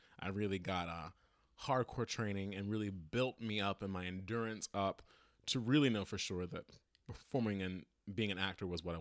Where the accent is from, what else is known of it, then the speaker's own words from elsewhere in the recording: Pinehurst, North Carolina, United States; I grew up in North Carolina in an area called Pinehurst.